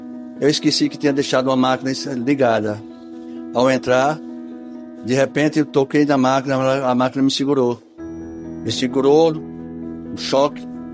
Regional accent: João Pessoa, Paraíba, Brazil; Eu sou de João Pessoa, Paraíba.

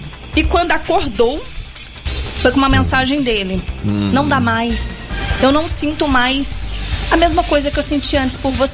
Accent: Maranhão, Brazil; moved away as an adult; Eu saí do Maranhão, pedi as contas, eu ia pro Rio, só que eu não tinha ninguém lá. Aí eu falei, não posso ir pro Rio de Janeiro, vou pra Brasília.

